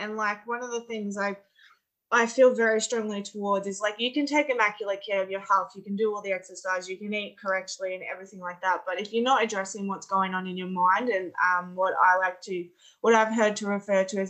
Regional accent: Australia; I'm from Australia. I actually grew up in a really tiny country town. It's only like 300 people in a farming community.

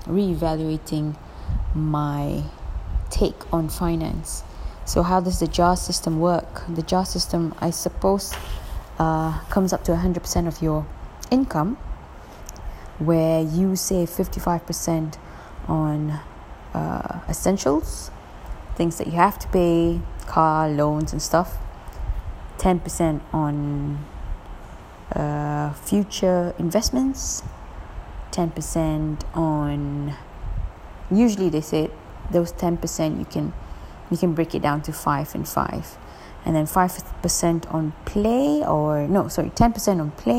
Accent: Penang, Malaysia; I'm originally from Penang. It's an amazing space. Place, island, city, and that is also where the Penang Island Jazz Festival happens at the end of every year.

